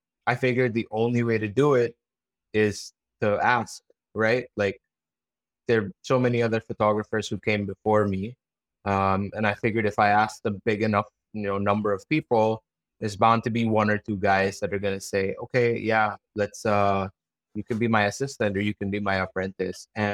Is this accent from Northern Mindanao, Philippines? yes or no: no; Manila, Metro Manila, Philippines; also born or lived in Baguio, Philippines; So I was born in Baguio and I was raised in Manila. So I spent almost no time in India.